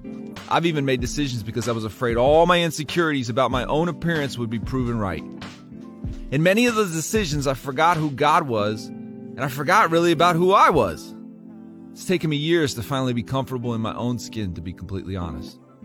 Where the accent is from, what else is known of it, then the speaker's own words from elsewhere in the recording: Florida, United States; In fact, growing up in South Florida, the highest compliment I could have ever gotten was for someone to say, "Hey, are you Cuban or Puerto Rican?"